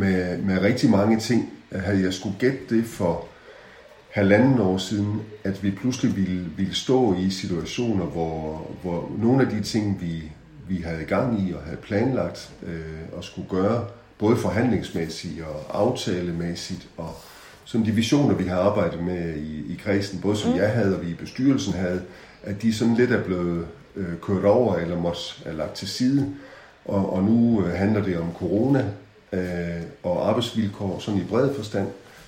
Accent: Sønderborg, Region of Southern Denmark, Denmark; born there; Så det her er jo min fødeby, Sønderborg.

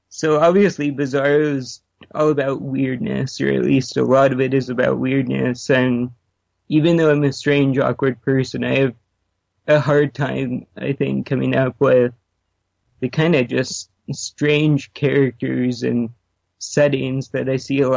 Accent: Seattle, Washington, United States; And since I'm from Seattle, it's pretty close to Portland, obviously.

